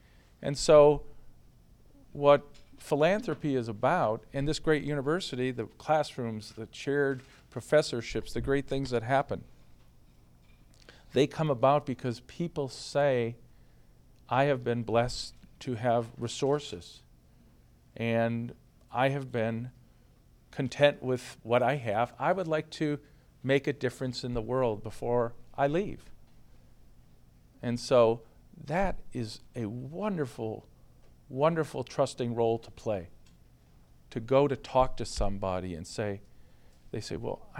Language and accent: English; Milwaukee, Wisconsin, United States; I grew up where you really had to be a loyal fan. So I grew up in Milwaukee. I used to watch the old Braves games.